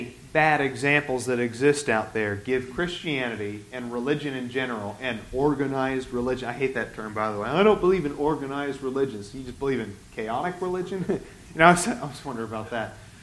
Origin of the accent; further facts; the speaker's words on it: Beaverton, Oregon, United States; Almost everybody who I talk to who comes as a visitor to Monte Vista or back in Abilene or where I grew up in Beaverton, if you are a church that is teaching truth, you're not going to keep everybody.